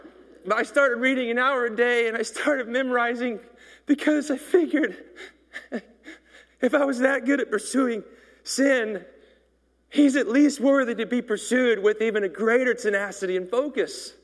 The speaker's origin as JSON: {"language": "English", "town": "Kansas City", "region": "Missouri", "country": "United States", "tie": "born or raised there", "said": "At that time in my church, growing up in Kansas City, we were doing prayer meetings every night."}